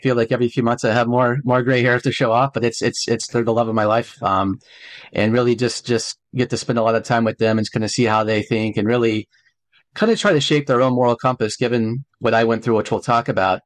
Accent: Georgia, United States; So I'm American, grew up in the state of Georgia in the southern United States, outside of Atlanta.

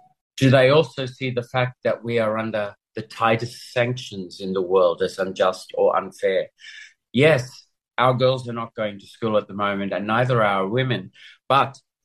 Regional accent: Australia; I'm not quite sure where I call home, but I will always call Australia home. But Afghanistan is my Islamic home. It is the country that I accepted Islam

